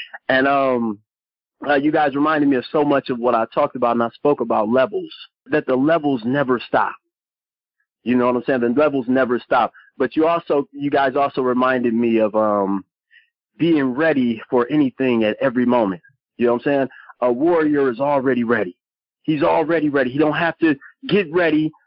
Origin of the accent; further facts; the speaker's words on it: Detroit, Michigan, United States; I'm from Detroit for real.